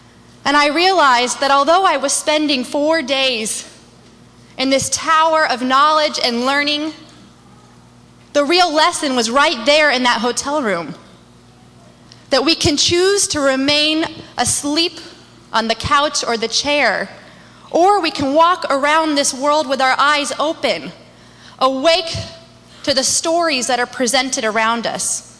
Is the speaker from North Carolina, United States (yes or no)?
no; California, United States; I said, "I'm actually from California."